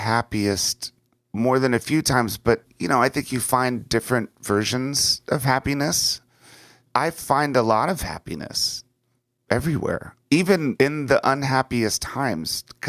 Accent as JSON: {"language": "English", "country": "United States", "tie": "born or raised there", "said": "when I was young, growing up outside of Washington, D.C., my greatest fear was war."}